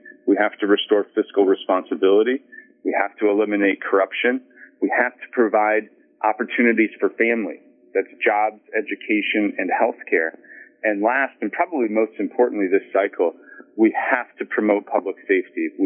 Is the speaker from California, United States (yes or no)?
no; Peoria, Illinois, United States; in my hometown of Peoria, and everywhere else